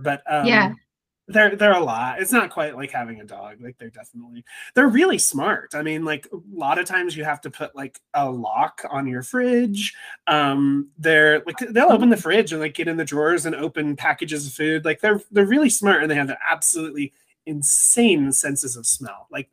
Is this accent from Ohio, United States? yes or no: no; Missouri, United States; Missouri.